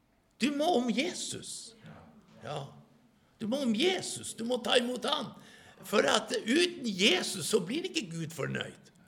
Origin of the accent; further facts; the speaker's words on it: Norrland, Sweden; Du vet, de har sin måte att prata på, akkurat som vi norrlänningar.